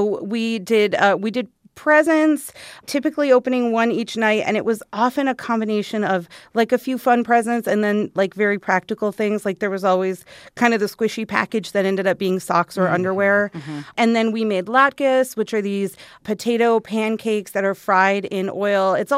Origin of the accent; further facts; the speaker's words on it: Arizona, United States; So I grew up here in Arizona, which means that there was a Jewish community, but like Jews were not ever the majority of the population anywhere ever